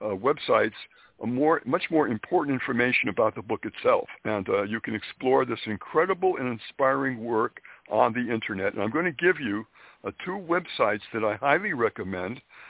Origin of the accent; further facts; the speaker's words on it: Springfield, Massachusetts, United States; Springfield, Massachusetts is where I was originally born and raised.